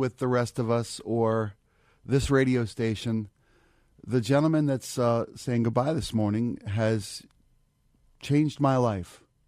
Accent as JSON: {"language": "English", "town": "Baltimore", "region": "Maryland", "country": "United States", "tie": "born or raised there", "said": "go home to my hometown of Baltimore"}